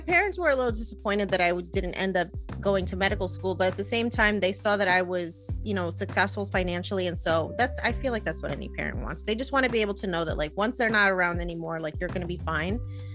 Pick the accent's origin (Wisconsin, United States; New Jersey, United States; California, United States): New Jersey, United States; Yeah, no, I grew up in New Jersey.